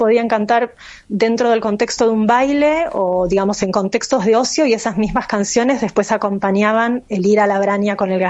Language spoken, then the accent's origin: Spanish; Argentina; yo, bueno, soy argentina